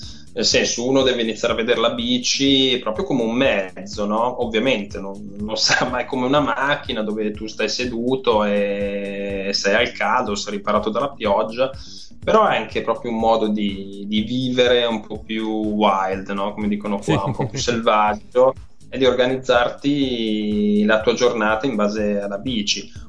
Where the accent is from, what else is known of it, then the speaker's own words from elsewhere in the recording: Milan, Lombardy, Italy; comunque la mia famiglia è di Ferrara, quindi mm-hmm. Mi sento quasi ferrarese, sì. E anche se sono cresciuto a Milano.